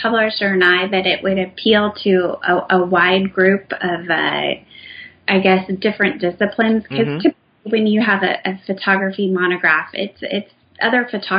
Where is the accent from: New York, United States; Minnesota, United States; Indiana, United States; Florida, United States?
Indiana, United States; And then also growing up in Indiana as well, I wanted to kind of highlight my state